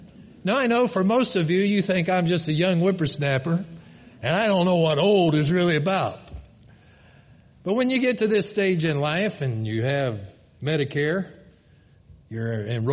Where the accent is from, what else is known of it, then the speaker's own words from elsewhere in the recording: North Carolina, United States; also born or lived in Canada; I'm a boy from North Carolina.